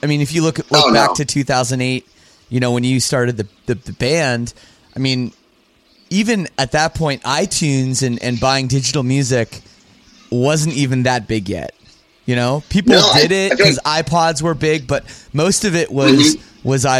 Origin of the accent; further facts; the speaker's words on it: Canada; cause I'm from Canada too.